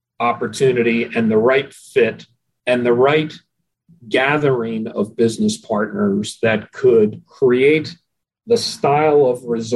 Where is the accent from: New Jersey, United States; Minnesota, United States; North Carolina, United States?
New Jersey, United States; Atlantic City; I grew up on the beach in Atlantic City.